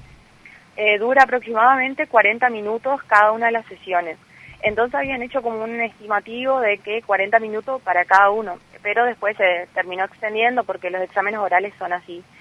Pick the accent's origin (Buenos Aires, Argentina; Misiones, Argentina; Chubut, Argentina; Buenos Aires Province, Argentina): Misiones, Argentina; 25 de Mayo; siempre dentro de nuestra comunidad, yo soy la comunidad de Tamanduá, 25 de mayo.